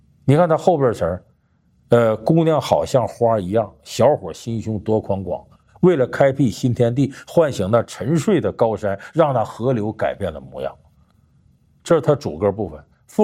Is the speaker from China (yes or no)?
yes; Northeast China, China; 我说我是东北人，我可以自由选择我居住地，但我没权利选择我出生地，我只要在黑土地一出生，我血管里流淌的就是挥之不去的大碴子味儿。